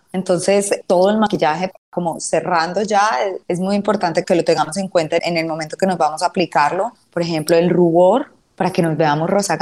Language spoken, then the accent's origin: Spanish; Medellín, Antioquia, Colombia; yo que soy de Medellín